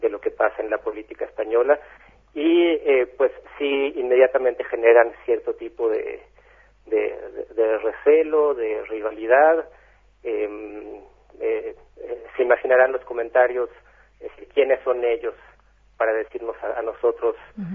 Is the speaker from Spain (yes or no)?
no; Mexico; accent: Mexican; now in Israel; Incluso yo, que después de casi 20 años en Israel, no puedo ocultar mi acento mexicano cuando hablo en hebreo.